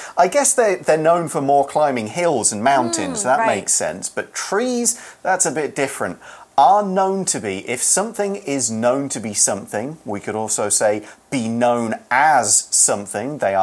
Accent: Nottingham, East Midlands, United Kingdom; I come from Robin Hood country, I am from Nottingham, where all the Robin Hood stories take place.

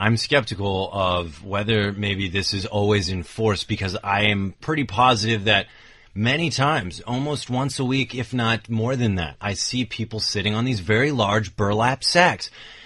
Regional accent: San Francisco, California, United States; I did spend a significant part of my youth growing up in San Francisco, and we have the BART, Bay Area Rapid Transit.

